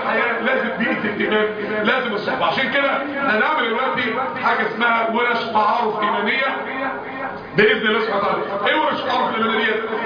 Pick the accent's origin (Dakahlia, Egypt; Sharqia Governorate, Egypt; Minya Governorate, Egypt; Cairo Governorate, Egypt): Dakahlia, Egypt; Mansoura; احنا عندنا في المنصوره الموضوع ده بيتعمل بس بصوره كمان اكبر من كده